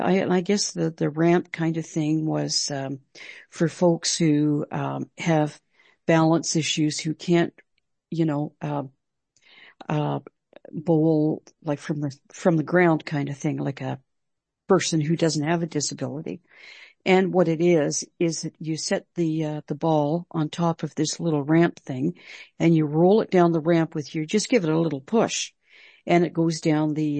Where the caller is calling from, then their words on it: Toronto, Ontario, Canada; This is in Toronto, Ontario, Canada. I'm calling from Canada.